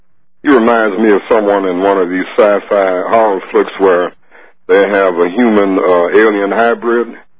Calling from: Richland Park, Illinois, United States; Good morning. I'm Richland Park, Illinois.

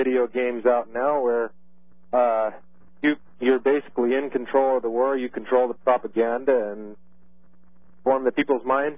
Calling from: Butte, Montana, United States

